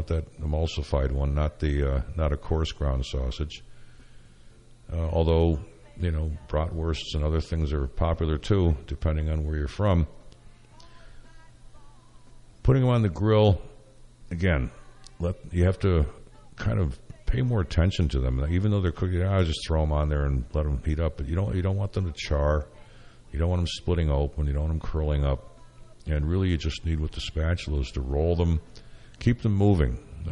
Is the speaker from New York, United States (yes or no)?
yes; Syracuse, New York, United States; Back, I hail from Syracuse.